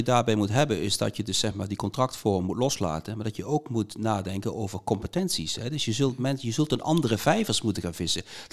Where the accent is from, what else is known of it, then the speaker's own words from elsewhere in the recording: Limburg, Netherlands; Misschien vind ik 100 als Limburger, maar jullie 140.